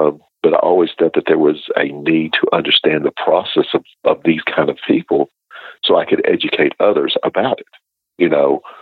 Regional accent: Missouri, United States; Growing up in Missouri, I grew up in a Pentecostal church, if that will tell you anything.

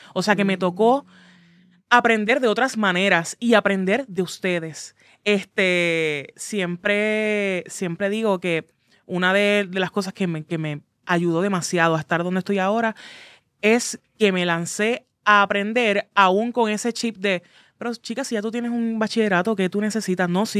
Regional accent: Aguada, Puerto Rico; cuando vengo de Aguada, San Juan, yo dije, ¿qué conexiones yo tengo? Ninguna.

